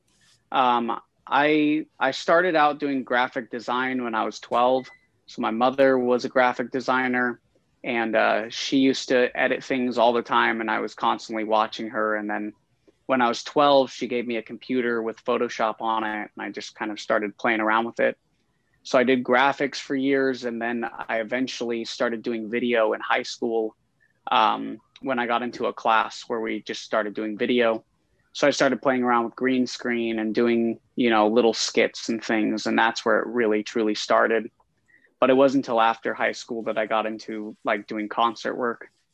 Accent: Modesto, California, United States; now in Stockton, United States; So I grew up in Modesto, California.

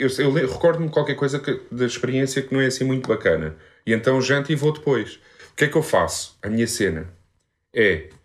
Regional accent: Portugal; sou português.

